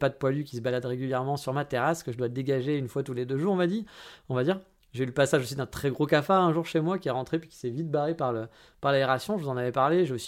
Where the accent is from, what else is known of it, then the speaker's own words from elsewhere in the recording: France; also born or lived in Paris / Japan; now in Japan?; je suis français